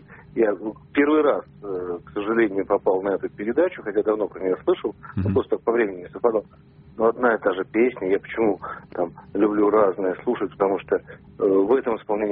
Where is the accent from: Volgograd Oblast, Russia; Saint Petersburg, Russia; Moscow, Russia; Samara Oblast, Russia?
Saint Petersburg, Russia; Я там ленинградец, да